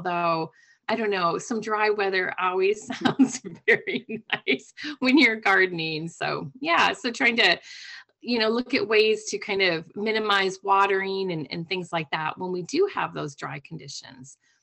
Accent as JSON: {"language": "English", "region": "Midwest", "country": "United States", "said": "I'm from the Midwest, so it's heartbreaking for me that I can't grow tomatoes outside of a greenhouse."}